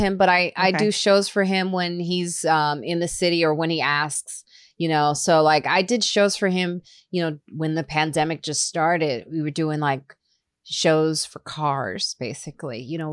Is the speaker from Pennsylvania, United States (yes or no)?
no; Highland Park, Illinois, United States; also born or lived in Chicago; so I grew up in Highland Park and then moved to the south side of Chicago, which is a Black neighborhood on the south side of Chicago. Then moved to the suburbs of Chicago, which was a diverse neighborhood.